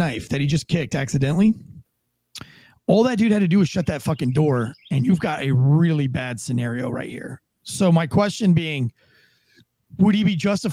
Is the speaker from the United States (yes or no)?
yes; Florida, United States; I don't like being cold. I'm from Florida.